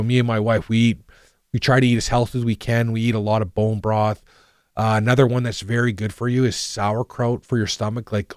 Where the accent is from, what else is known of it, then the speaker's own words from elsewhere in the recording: Canada; I am Canadian, but I still like my son loves